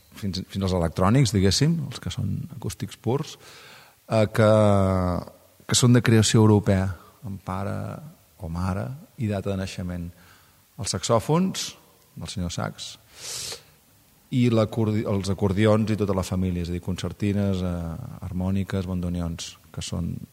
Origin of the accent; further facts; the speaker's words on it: Sabadell, Catalonia, Spain; born there; a Sabadell, al poble on vaig néixer, al Vallès